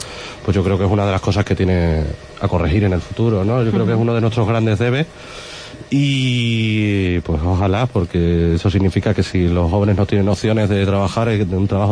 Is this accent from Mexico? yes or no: no; Badajoz, Extremadura, Spain; now in Cáceres, Spain; Pues sí, bueno, yo soy pacense, claro.